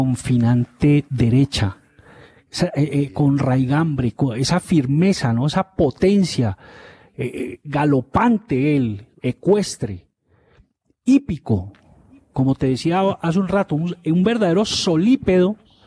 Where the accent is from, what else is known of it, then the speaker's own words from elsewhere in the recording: Zarzal, Valle del Cauca, Colombia; Pero es que yo soy de Zarzal, es que yo no, ¿cómo que la chance? Si yo soy de ahí de La Paila, ¿cuál la chance?